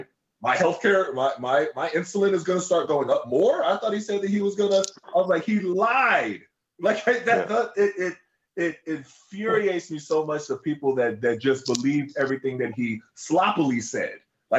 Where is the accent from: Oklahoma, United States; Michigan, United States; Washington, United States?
Oklahoma, United States; And, you know, I'm from Oklahoma, so there was a large amount of them there.